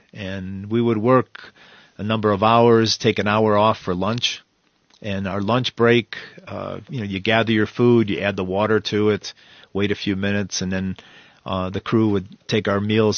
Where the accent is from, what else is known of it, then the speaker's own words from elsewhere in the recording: Cleveland, Ohio, United States; As you mentioned, I grew up in Cleveland, Ohio.